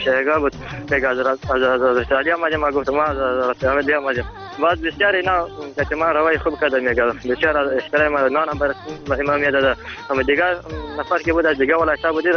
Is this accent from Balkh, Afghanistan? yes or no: yes; Mazar-i-Sharif, Balkh, Afghanistan; گفتم که ما از مزار هستم